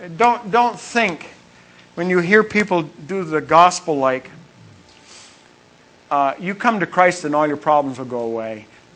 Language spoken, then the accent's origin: English; Princeton, Maine, United States; When I first went to college, out in Illinois. I came from Princeton, Maine.